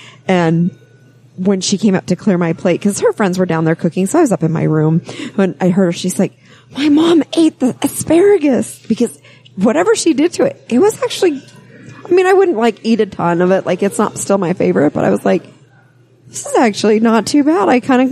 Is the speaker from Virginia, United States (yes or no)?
no; Utah, United States; growing up in Utah